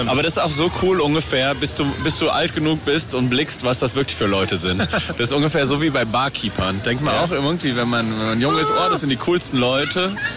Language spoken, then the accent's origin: German; Erbenheim, Hesse, Germany; Ich komme ja aus Erbenheim, wir sind hier auf der Erbenheimer Kerb, aber ich war seit 10 Jahren nicht mehr hier